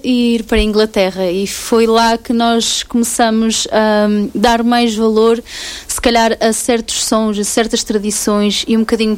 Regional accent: São João de Ver, Norte, Portugal; also born or lived in Sanfins; sou do concelho de Santa Maria da Feira, portanto nasci em Sanfins e vivi em São João de Ver. Toda a minha adolescência foi passada em São João de Ver

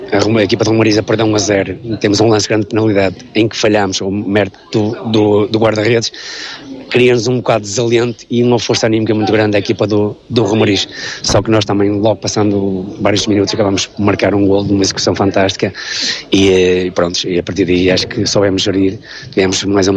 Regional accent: Lourosa, Aveiro, Portugal; Eu estive em Lourosa, vivo em Lourosa, nasci e fui criado em Lourosa, tenho a minha vida toda feita lá.

